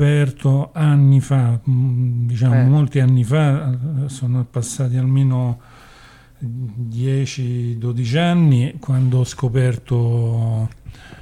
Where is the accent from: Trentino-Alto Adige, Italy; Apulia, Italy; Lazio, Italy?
Lazio, Italy; Rome; born there; now in Avezzano, Italy; sono italianissimo, per cui sono nato a Roma. E mi sono trasferito qui ad Avezzano.